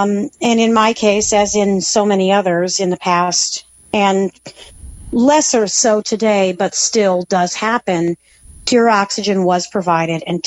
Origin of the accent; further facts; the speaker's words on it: San Pedro, California, United States; born there; As it was, I was born out in San Pedro, California.